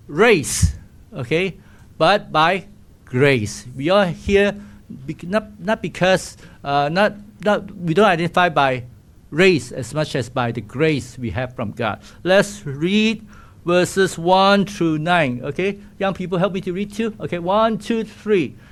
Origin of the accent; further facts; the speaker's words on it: Kuala Lumpur, Malaysia; also born or lived in United States; For me, I grew up in Kuala Lumpur, Malaysia, but my grandfather was from Dongguan, China